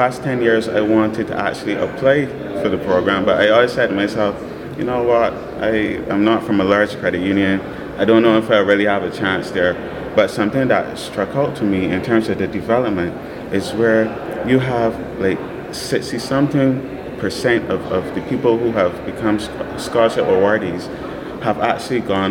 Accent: Barbados; I'm from Barbados. So right now

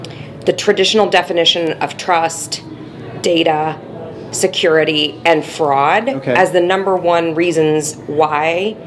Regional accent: Midwest, United States; I'm from the Midwest, though, so anything can be exciting compared to the Midwest.

